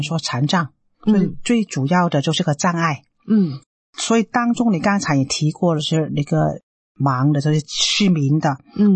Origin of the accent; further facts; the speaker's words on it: China; 我们中国人看轮回就是前世的问题